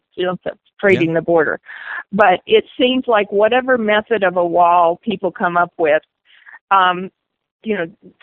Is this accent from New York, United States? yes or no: no; Arizona, United States; I grew up in Cochise County, north of the border, and it's a whole different world from when I grew up.